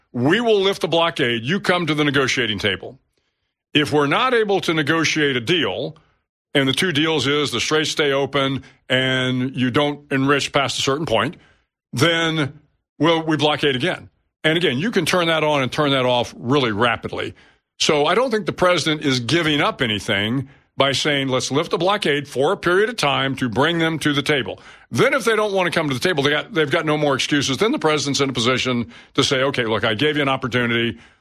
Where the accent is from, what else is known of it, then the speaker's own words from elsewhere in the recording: Texas, United States; I'm from Texas. Yeah, Texas is a pretty big state.